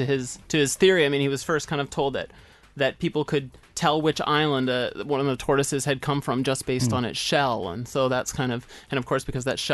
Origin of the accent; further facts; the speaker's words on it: Canada; I am Canadian, and I did my PhD in Canada